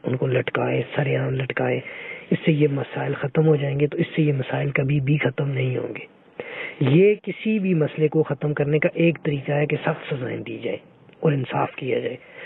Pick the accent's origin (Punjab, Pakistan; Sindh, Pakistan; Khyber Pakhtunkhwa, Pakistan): Khyber Pakhtunkhwa, Pakistan; Abbottabad; اور میرا تعلق ایبٹ آباد سے ہے.